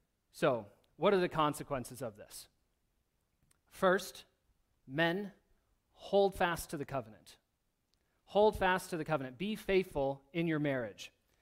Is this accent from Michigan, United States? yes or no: yes; Michigan, United States; When I was a kid in my hometown of Michigan, they renovated a park that we had there